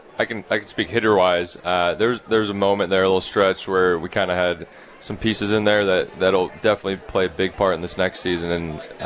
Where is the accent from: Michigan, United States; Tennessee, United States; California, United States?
California, United States; San Diego; also born or lived in Austin; now in Houston, United States; I grew up in San Diego, too, which kind of throws another team in there. Mm. But, yeah, San Diego, and then moved over to Austin and live in Houston.